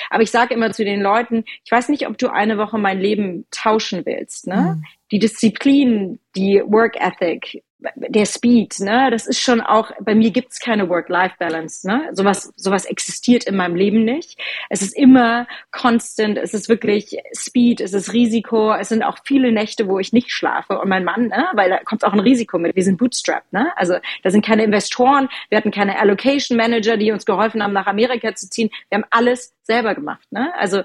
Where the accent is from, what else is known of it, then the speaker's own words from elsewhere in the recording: Frankfurt, Hesse, Germany; born there; Ich bin in Frankfurt geboren